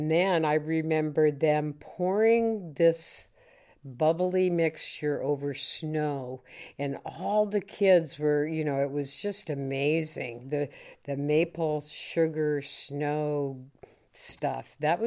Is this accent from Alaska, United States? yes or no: yes; Alaska, United States; also born or lived in Lake Charles, United States / Vermont, United States; I was born in Lake Charles, Louisiana. I then moved to Vermont and lived on the family dairy farm until I was 5 and a half. My family, my mother and father, my three brothers, and I moved to Alaska.